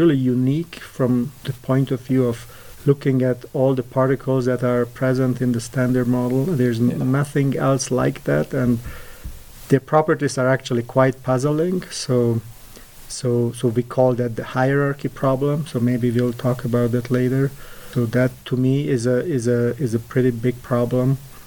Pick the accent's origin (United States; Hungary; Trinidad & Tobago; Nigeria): Hungary; English is a second language; I grew up in Hungary, and, you know, there's a very vibrant, you know, sort of high school competition scene there.